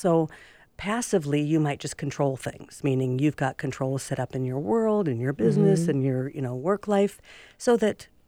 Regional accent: Seattle, Washington, United States; born there; I'm Irish. I'm 5'2". I'm born in Seattle.

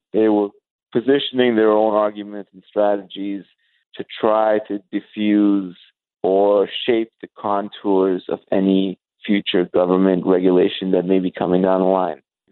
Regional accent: Canada; as a Canadian, it's kind of sad to see that a Canadian company engaged in such predatory behavior.

